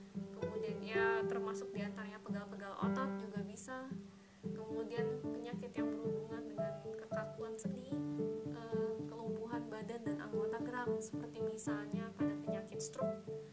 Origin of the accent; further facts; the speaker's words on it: Balikpapan, East Kalimantan, Indonesia; born there; di kota kelahiran saya, sekaligus tempat tinggal saya sekarang ini, di Balikpapan